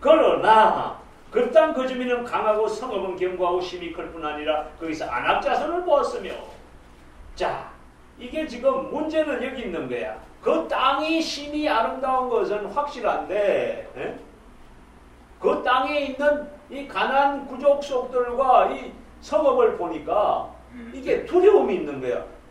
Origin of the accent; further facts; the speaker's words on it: Gimcheon, North Gyeongsang, South Korea; 김천 가니까 거봉포도가 있더만 우리 고향에.